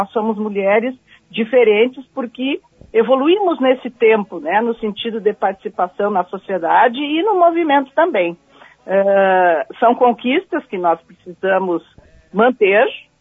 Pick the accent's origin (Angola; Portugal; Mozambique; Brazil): Brazil; Cachoeira do Sul, Rio Grande do Sul; Sim, eu sou de Cachoeira. Eu comecei na infância, assim, já lá por volta dos 9, 10 anos, dançando em invernada da escola.